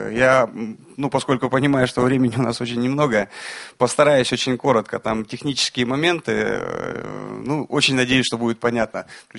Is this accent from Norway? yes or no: no; Republic of Karelia, Russia; Я приехал из Карелии тоже, вот с ребятами